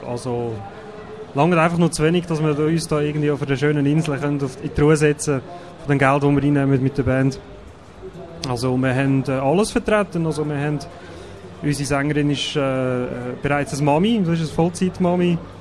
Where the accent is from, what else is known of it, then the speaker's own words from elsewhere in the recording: Einsiedeln, Schwyz, Switzerland; Also wir kommen aus Einsiedeln, aus dem Klosterdorf. Also da hat es fromme Leute